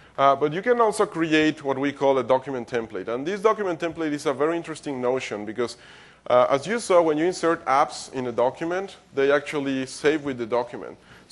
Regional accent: Mexico; English is a second language; Like, for example, I'm from Mexico.

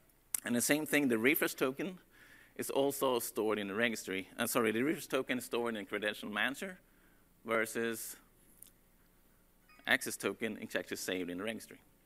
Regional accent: Stockholm, Stockholm County, Sweden; English is a second language; As I said, I'm from Stockholm.

